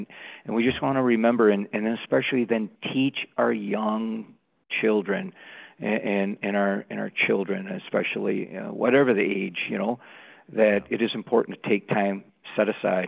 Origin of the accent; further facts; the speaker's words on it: Wisconsin, United States; especially where I'm from. My home state's Wisconsin